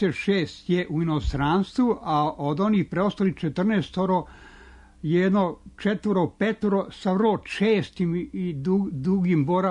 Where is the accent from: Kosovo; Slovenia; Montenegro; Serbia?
Serbia; Surdulica, Southern and Eastern Serbia; Radnik iz Surdulice, to je tamo negde moj zavičaj.